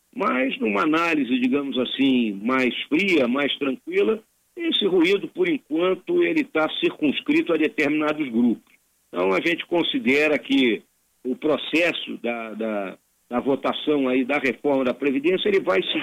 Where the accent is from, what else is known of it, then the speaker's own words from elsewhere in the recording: Porto Alegre, Rio Grande do Sul, Brazil; also born or lived in Bagé / São Leopoldo / Cruz Alta; Eu nasci aí em Porto Alegre, vivi em Porto Alegre até os 6 anos de idade, depois vivi em Bagé até os 8, aí voltei aí para Porto Alegre com 15 anos, e depois aí morei em São Leopoldo, morei em Porto Alegre, morei em Bagé, morei em Juí, morei em Cruz Alta